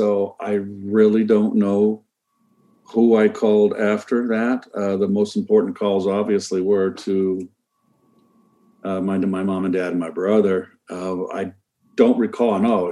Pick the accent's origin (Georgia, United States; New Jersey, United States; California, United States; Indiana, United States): California, United States; Pacifica; And I grew up on the West Bay in Pacifica. So we kind of represented the entire Bay Area in that National League MVP